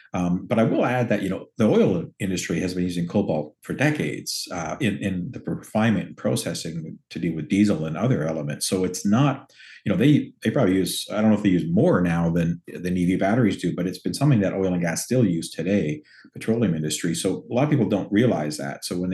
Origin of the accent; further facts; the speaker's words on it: Ontario, Canada; certainly speaking as a Canadian, you know, nickel is important to us.